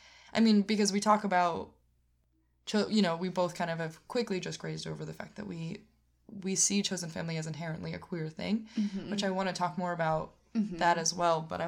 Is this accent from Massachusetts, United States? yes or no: yes; Massachusetts, United States; growing up in Western Mass